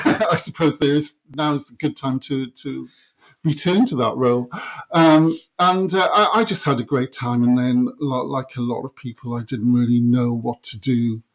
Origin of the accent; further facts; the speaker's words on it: Bargoed, Wales, United Kingdom; I'm from the Valleys. I'm from a small town called Bargoed, which is about 17 miles from Cardiff. But could really be much further because it's, you know, it was a very quiet, kind of enclosed valleys town, a former mining town.